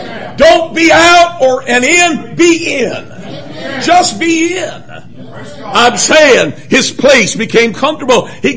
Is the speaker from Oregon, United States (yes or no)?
no; Detroit, Michigan, United States; now in -; Hey, man, I grew up in Detroit, man. I grew up in the days of Motown.